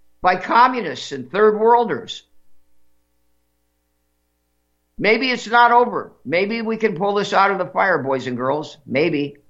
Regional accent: California, United States; now in North Dakota, United States; I'm in North Dakota. I'm not in California. I grew up in California.

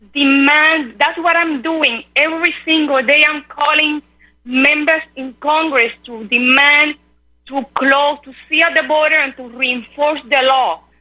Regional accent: Cuba; now in United States; I came from Cuba in 1999 legally, and I brought my family legally.

